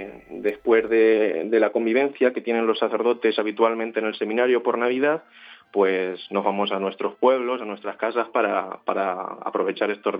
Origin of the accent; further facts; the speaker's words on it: Manzanares, Castilla-La Mancha, Spain; soy de Manzanares y estoy estudiando actualmente cuarto de teología aquí en el Seminario de Ciudad Real.